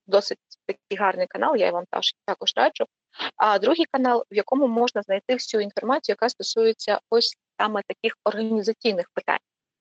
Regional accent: Khmelnytskyi Oblast, Ukraine; я сама з Хмельницької області

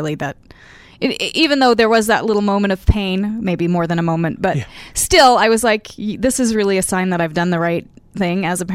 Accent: New Jersey, United States; No, I'm a lifer. I grew up in New Jersey. I'm from a very large family, 11 children.

